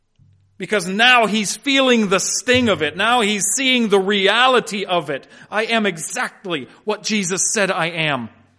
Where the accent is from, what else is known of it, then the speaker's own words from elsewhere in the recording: Canton, Ohio, United States; also born or lived in Kansas; I grew up in Canton, Ohio. I went to school in southern West Virginia. I've pastored in Kansas, so I'm a mutt when it comes to speech patterns.